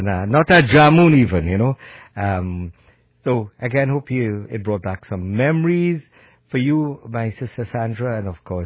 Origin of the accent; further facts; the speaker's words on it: Trinidad & Tobago; But I'm a Trinidadian and I just visited and went back home.